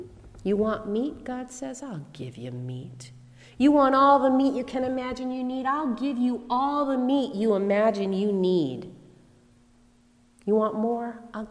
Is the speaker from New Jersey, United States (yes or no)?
no; Harpswell, Maine, United States; I grew up in Harpswell, Maine, and occasionally there's a kind of fish called a pogie that comes near the shore